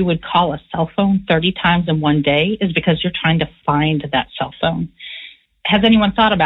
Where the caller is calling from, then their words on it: San Francisco, California, United States; I'm a listener from San Francisco, and I've really enjoyed the podcast.